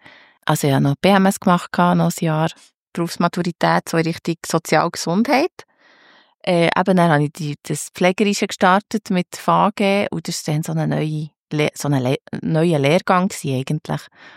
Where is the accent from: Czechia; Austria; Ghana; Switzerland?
Switzerland; Bern; born or raised there